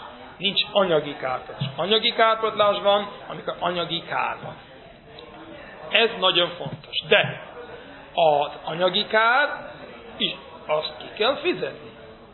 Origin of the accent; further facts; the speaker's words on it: Brooklyn, New York, United States; ahol én felnőttem, ahol születtem és felnőttem, ott Williamsburgban, ott Brooklynban, ott mindenki, három vagy négy ember kivételével, mindenki a magyarországi, a magyar zsidó halakhoz túlélő, és annak a gyereké.